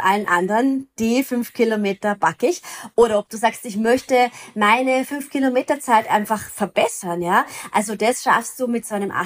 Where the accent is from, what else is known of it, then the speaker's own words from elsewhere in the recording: Vienna, Austria; Ich bin ja Wienerin.